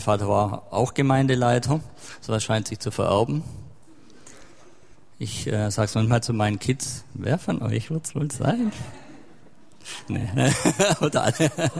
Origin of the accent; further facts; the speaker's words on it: Ludwigsburg, Baden-Württemberg, Germany; Von Stuttgart. Ich komme von Ludwigsburg, eigentlich.